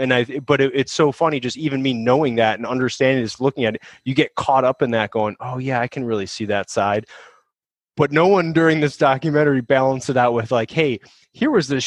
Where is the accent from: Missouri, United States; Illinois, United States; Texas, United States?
Illinois, United States; Chicago; I grew up in Chicago, right?